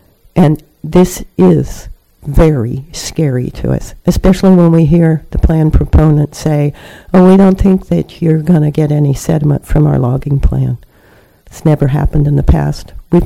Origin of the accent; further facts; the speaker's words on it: Elk River, United States; I'm from Elk River. I represent myself and my neighbors, Elk River Residents Association.